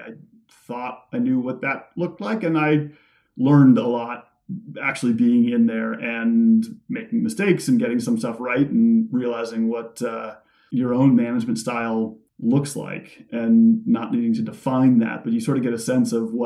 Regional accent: West Coast, United States; But I grew up on the West Coast, and I'm kind of partial.

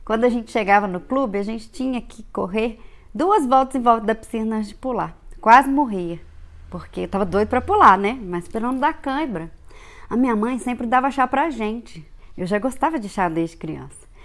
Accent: Viçosa, Minas Gerais, Brazil; also born or lived in Belo Horizonte / China; eu sou natural de Viçosa, Minas Gerais. Eu morei em Belo Horizonte por um tempo, mas também morei na China. Hoje em dia eu moro em Viçosa, estou em Viçosa agora.

